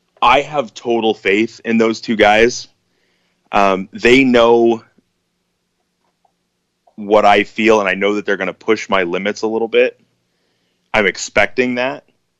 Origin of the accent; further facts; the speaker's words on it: Friday Harbor, Washington, United States; also born or lived in Bellingham; Yeah, I mean, I was born in Bellingham. I didn't live there. Because I lived in Friday Harbor, and so the island didn't do berths at the time, so they were flown to Bellingham.